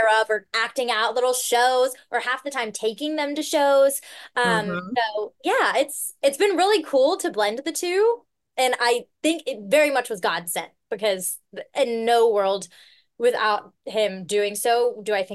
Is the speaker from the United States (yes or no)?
yes; the South, United States; you see me, you hear me say 2 words, you recognize I'm from the South.